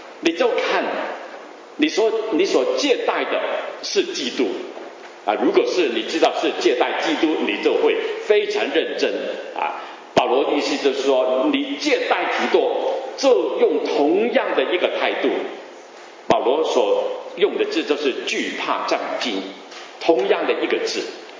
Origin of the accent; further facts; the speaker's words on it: Guangdong, China; Chinese is a second language; 我就我们广东人东家不打打西家啊。我的普通话都有这样的吧。